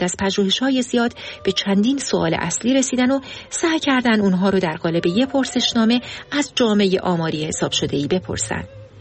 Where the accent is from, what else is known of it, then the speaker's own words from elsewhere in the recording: Iran; ما فارسی زبونای مسلمون که توی ایران بزرگ شدیم